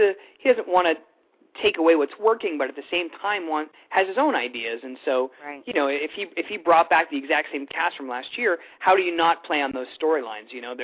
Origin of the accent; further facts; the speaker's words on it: New Hampshire, United States; Like, you know, I'm from New Hampshire, and so I didn't have a whole lot of exposure to country music being where I'm from